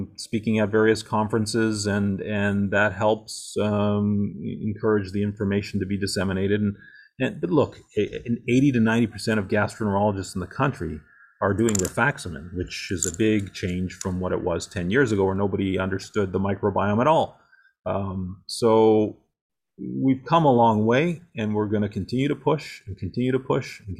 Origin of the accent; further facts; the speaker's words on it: Canada; if there's anybody from Canada, shout out because I'm Canadian.